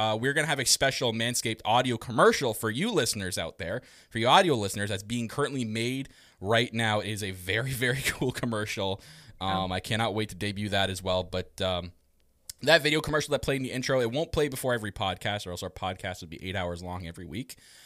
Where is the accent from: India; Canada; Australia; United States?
Canada; I'm Canadian and we do everything maple up here.